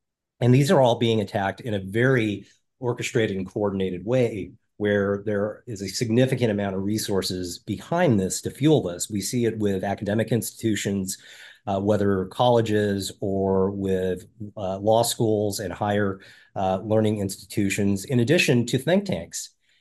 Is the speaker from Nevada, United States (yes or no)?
yes; Las Vegas, Nevada, United States; I grew up in Las Vegas, Nevada, of all places.